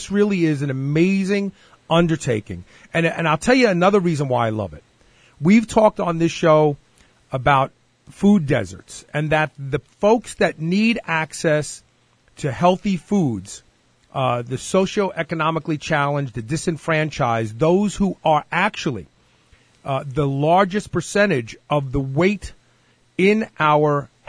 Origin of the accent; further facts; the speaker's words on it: Brooklyn, New York, United States; You know, I'm from Brooklyn. The words are interchangeable.